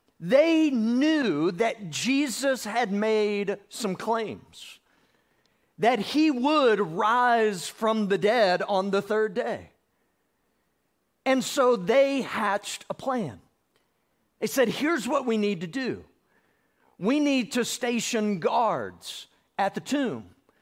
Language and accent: English; Georgia, United States; I grew up in South Georgia, the redneck capital of the world. I grew up hunting, grew up fishing. And South Georgia blends into North Florida.